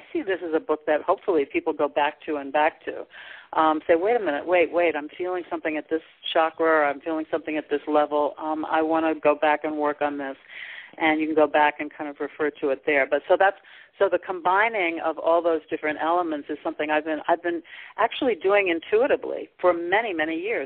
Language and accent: English; St. Louis, Missouri, United States; You know, I'm from St. Louis, Missouri, and one of the things people in Missouri is called the show me state.